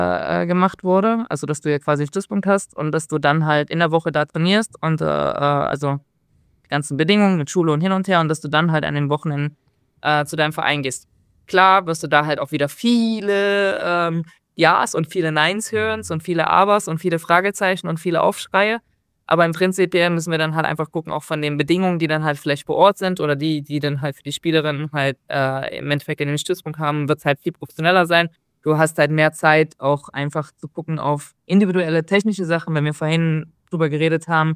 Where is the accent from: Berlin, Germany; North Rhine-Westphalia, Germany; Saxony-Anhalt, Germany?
Saxony-Anhalt, Germany; Magdeburg; Ich bin ein Magdeburger Kind.